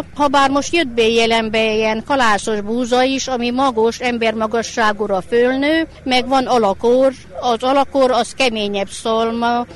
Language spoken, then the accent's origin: Hungarian; Bezid, Mureș County, Romania; Azt mondták édesanyám még, hogy én úgy beleszülettem, mert akkor annak idején 54-ben születtem, volt kalapvaró gyár Bözödön, édesanyám vitt magával, hogy tudjon szoptatni.